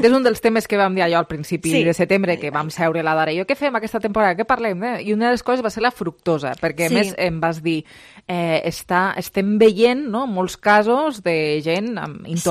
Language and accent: Catalan; Lleida, Catalonia, Spain; sóc de Lleida i estic acostumada al fred